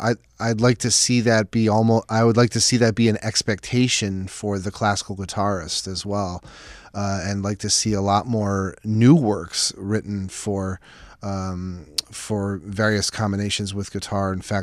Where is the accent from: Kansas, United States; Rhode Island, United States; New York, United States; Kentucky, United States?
New York, United States; Buffalo; I've played that since I was a teenager growing up in Buffalo.